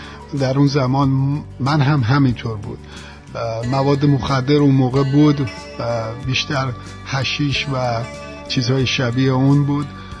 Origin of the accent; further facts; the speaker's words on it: Tehran, Tehran Province, Iran; من در تهران به دنیا اومدم و جوانیم هم در یک خانواده نسبتاً مرفه بوده و در این خانواده بزرگ شدم تا سن 15-16-17-18 سالگی.